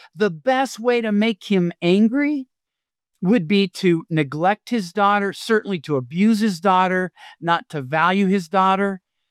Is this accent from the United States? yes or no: yes; Washington, United States; I grew up around Seattle, just south of Seattle, and we would go hiking up on Mount Rainier